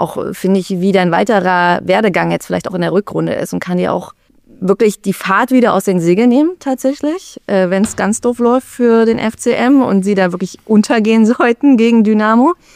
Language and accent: German; Berlin, Germany; ich komme aus Berlin